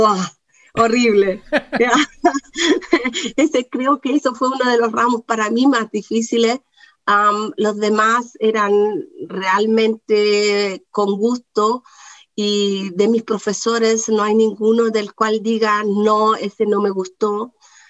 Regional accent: Chiguayante, Biobío, Chile; Yo soy nacida en Coronel, viví en Chiguayante

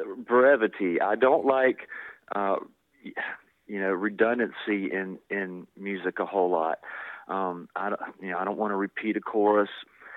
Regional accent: Fayetteville, United States; I think it's because I grew up in Fayetteville

